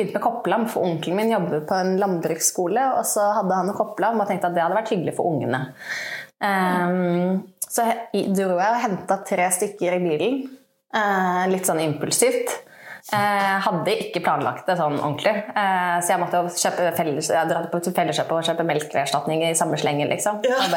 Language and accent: Norwegian; Oslo, Norway; jeg kommer fra Grefsen i Oslo, sant?